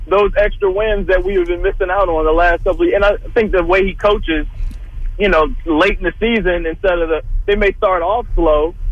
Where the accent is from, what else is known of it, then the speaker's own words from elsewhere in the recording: Lynchburg, Virginia, United States; I'm more of a Philadelphian than he is, and I'm from Lynchburg, Virginia.